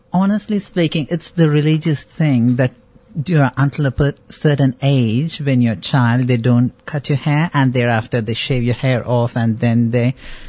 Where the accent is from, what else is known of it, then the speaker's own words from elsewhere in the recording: Bangalore, Karnataka, India; also born or lived in Chennai; I was born in Madras, which is now called Chennai in India, and then we moved to Bangalore, which is the IT capital of India at the moment, where my family live.